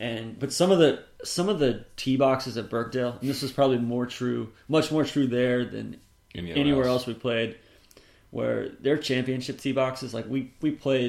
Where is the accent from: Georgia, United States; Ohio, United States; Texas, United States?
Georgia, United States; Atlanta; Like I'm from Atlanta, I like that better than any golf course in Atlanta, even East Lake and Peachtree included.